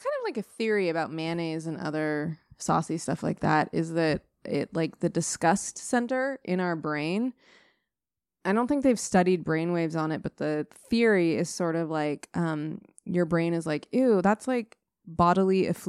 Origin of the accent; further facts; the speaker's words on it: West Coast, United States; since I was raised by hippies on the West Coast